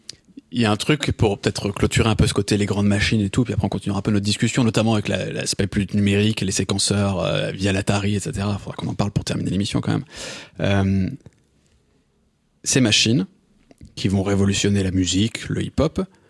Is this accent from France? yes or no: yes; France; Et nous, en tant que Français, tout ce qu'on va faire, c'est être un peu toujours à la traîne et essayer de rattraper.